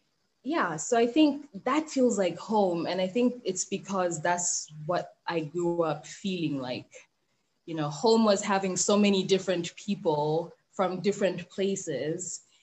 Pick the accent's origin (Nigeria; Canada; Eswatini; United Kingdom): Eswatini; even just growing up in Swaziland, we had a combination of people from different countries in my friend group.